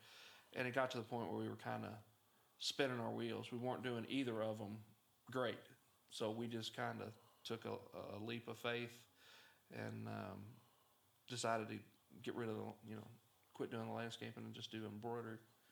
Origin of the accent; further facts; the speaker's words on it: Kentucky, United States; Yeah, I, growing up in Oldham County, like everybody else, I started farming and working in the construction industry